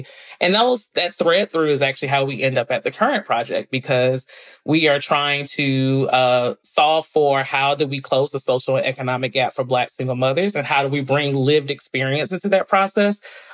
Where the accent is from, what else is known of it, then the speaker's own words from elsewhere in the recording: Decatur, Georgia, United States; So, yes, originally from Decatur, Geo